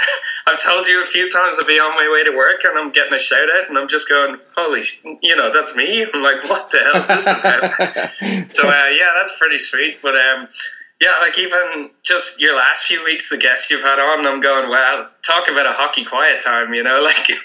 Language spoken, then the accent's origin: English; Ireland; I'm from Ireland, so I will crank a few beers.